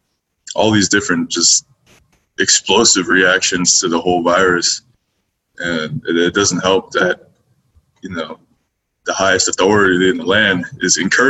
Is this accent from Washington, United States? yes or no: yes; Parkland, Washington, United States; I was raised in Parkland, Washington. So basically Tacoma, I've been in Tacoma for, you know, whole life.